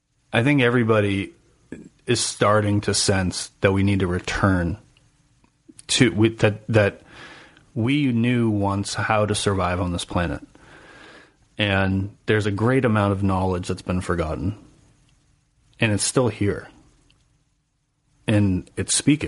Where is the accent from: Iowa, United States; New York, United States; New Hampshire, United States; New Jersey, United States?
New Hampshire, United States; I mean, I'm from New Hampshire and I go, like you said, like you surf in New Hampshire.